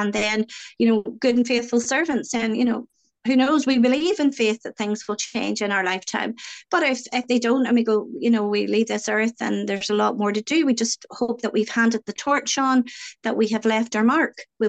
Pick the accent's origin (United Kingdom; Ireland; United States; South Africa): Ireland; And I know I'm Irish. You can tell that I talk a lot.